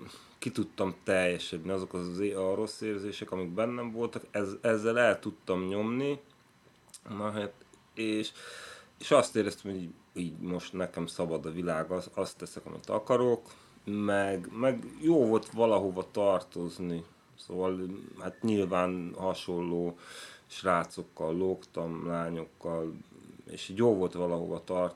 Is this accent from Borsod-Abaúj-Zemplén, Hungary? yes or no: no; Székesfehérvár, Fejér, Hungary; born there; now in Budapest, Hungary; 36 éves, Székesfehérváron születtem, most már egy ideig Budapesten lakok.